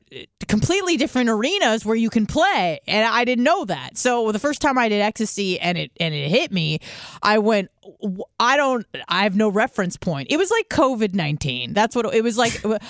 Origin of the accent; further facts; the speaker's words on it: Carlsbad, California, United States; Yes. Well, it was Carlsbad, North County.